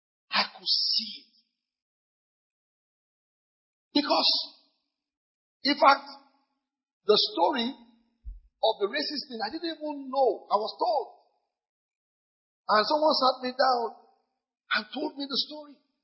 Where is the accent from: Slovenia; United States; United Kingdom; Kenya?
Kenya; I said, I'm a Kenyan man.